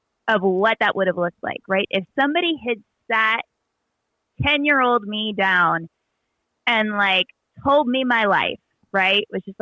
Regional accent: Appalachia, United States; So I was born and raised right on the West Virginia-Virginia border, so in the Appalachian Mountains, so Bible Belt

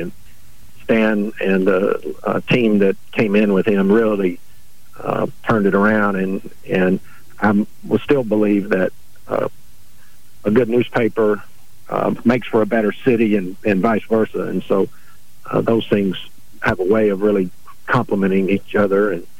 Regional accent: Pine Bluff, Arkansas, United States; As you said, I grew up there, went to college in Memphis, and I was working for the newspaper in my hometown in Pine Bluff and loving it.

